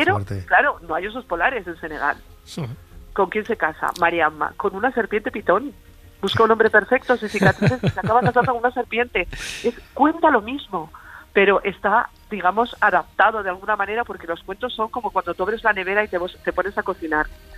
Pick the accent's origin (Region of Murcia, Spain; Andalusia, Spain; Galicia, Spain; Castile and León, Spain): Castile and León, Spain; León; now in Madrid, Spain; Yo soy leonesa, vivo en Madrid, y cuando voy a León me llaman la madrileña.